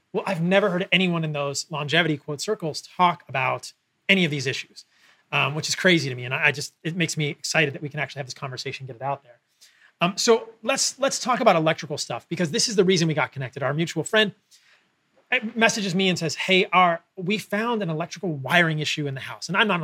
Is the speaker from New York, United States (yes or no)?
no; Vienna, Virginia, United States; I remember when I was growing up in Vienna, Virginia, there was a trail called the W-O-N-D bike trail